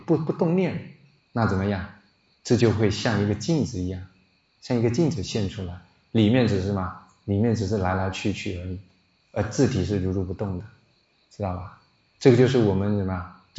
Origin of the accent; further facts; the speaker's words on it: Guangdong, China; 因为我是潮汕人嘛